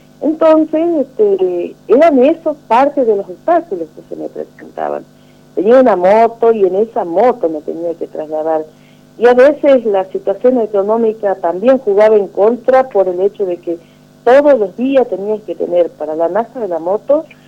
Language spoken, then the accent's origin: Spanish; Chaco, Paraguay; Cursé mis estudios primarios también en Paraguay, porque allá era difícil, y en el Chaco. Yo vivía en el monte, en el Chaco paraguayo. Mis padres son todos argentinos, mi familia es argentina, y fueron a vivir allá